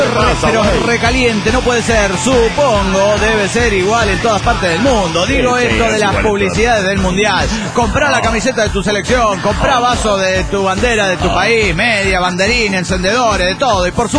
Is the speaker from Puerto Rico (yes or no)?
no; Mexico City, Mexico; now in Austin, United States; siempre fiel escucha el Pollo Doche desde Austin, Texas. Hola … del DF mexicano.